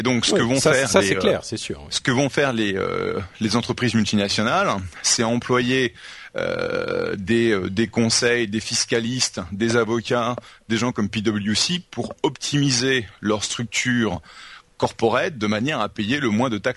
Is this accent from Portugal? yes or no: no; United States; now in France; puisque bon, je suis américain, donc je paye des impôts aux États-Unis, même si je n'habite pas aux États-Unis.